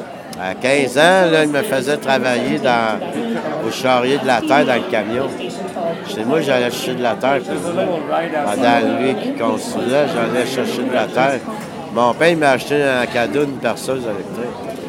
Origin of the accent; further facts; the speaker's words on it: Quebec, Canada; On est des Québécois, puis on agit comme des moutons.